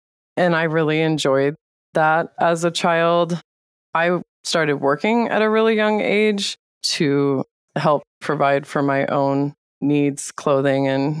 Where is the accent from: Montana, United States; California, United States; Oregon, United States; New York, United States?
Montana, United States; Kalispell; I grew up in Kalispell, Montana. We were 30 minutes out of town in the mountains.